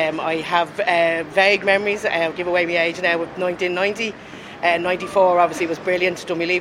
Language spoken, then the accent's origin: English; Dublin, Leinster, Ireland; I'm from Dublin.